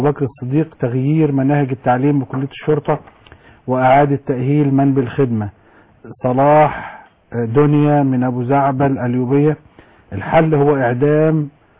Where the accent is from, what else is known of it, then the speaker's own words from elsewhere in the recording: Shibin El Kom, Monufia Governorate, Egypt; وانا مش من سيناء، انا من شبين الكون، من شبين الكون،